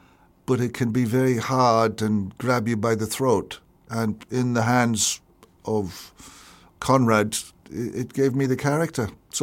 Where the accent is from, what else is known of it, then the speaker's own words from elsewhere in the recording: Ireland; accent: Irish; now in California, United States; And my Irish accent has kind of dissipated into the mist of time there somewhat, California and everything.